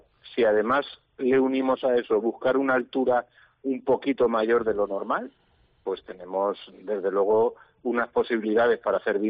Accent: Valencian Community, Spain; ha sido un orgullo como valenciano

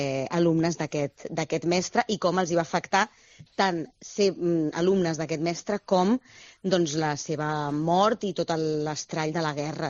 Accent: Santa Coloma de Gramenet, Catalonia, Spain; Des de molt petita la meva família es feia teatre amateur, a Santa Coloma Gramenet, que és d'on sóc jo.

